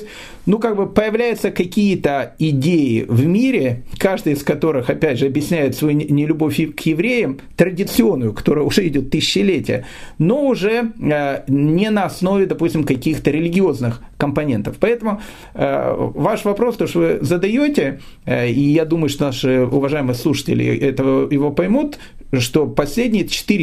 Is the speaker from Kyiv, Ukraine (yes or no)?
yes; Kyiv, Ukraine; born there; Нет, я просто родился в Киеве, а Киев в те времена был, ну, абсолютно антисемитский город, и поэтому каждый еврей, он понимал о том, что как бы так как он отдельный, надо держаться вместе.